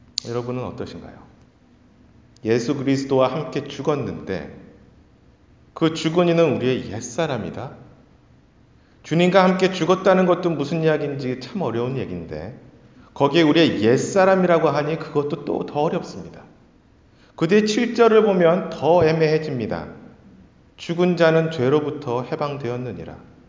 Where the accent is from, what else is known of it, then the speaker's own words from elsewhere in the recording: South Korea; now in Canada; 우리가 캐나다에 있고 캐나다 시민권은 누군가 갖고 있다 하더라도 우리는 한국인입니다.